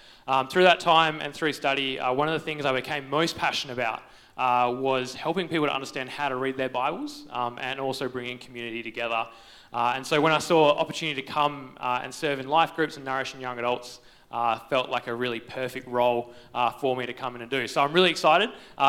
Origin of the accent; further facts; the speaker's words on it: Albany, Western Australia, Australia; now in Perth, Australia; So I grew up down in Albany, moved up to Perth with big dreams, and ended up working in a church of all places.